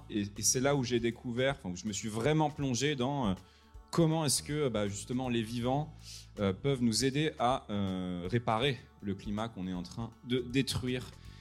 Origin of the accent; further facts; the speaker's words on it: Normandy, France; moi, je suis un petit Normand. J'ai grandi sur les côtes du Bessin, dans le Calvados.